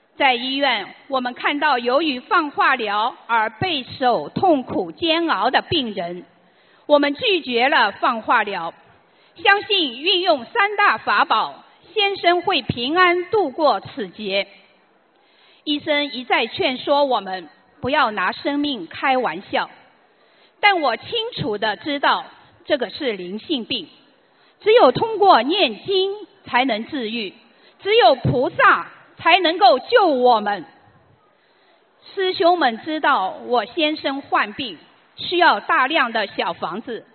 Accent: Shanghai, China; 我来自上海

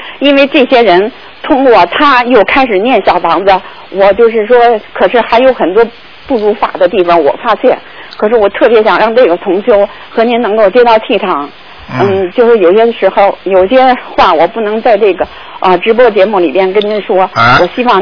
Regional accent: Beijing, China; 嗯，台长还有一件事情，就是我是北京的

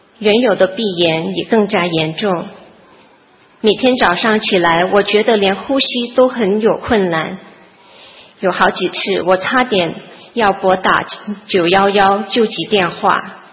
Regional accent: Texas, United States; 我是来自德州的

